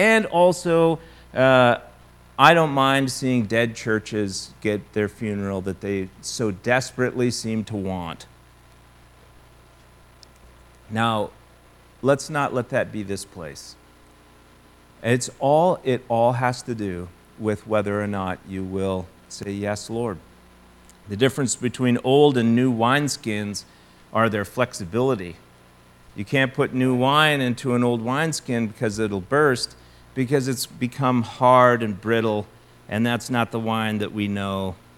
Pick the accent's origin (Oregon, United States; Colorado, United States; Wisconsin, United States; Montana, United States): Montana, United States; I'm from Montana. I was born on the high plains of Montana. I grew up in a hunter's and fisherman's paradise.